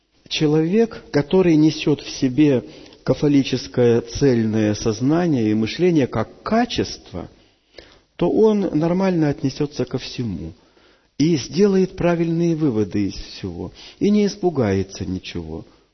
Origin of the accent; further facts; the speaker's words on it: Russia; Значит, она украинка, я россиянин.